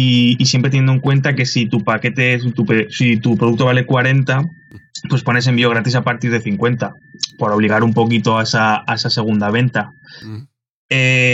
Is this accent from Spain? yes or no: yes; Valencia, Valencian Community, Spain; somos de aquí de Valencia